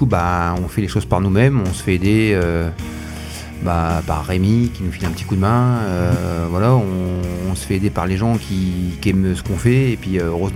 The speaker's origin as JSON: {"language": "French", "region": "Hauts-de-France", "country": "France", "said": "On est tous originaires de l'Aisne"}